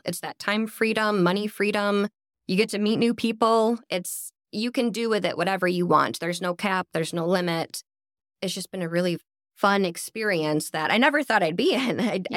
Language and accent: English; Illinois, United States; moved away; I'm from Illinois, Northern Illinois, might as well be Wisconsin. Little map dot village no one's ever heard of. And have been gone from there since 2011.